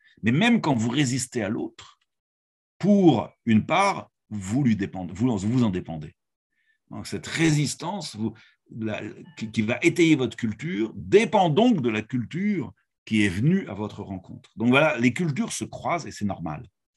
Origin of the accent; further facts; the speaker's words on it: France; Chez nous en France, de tenir compte des lois de la République.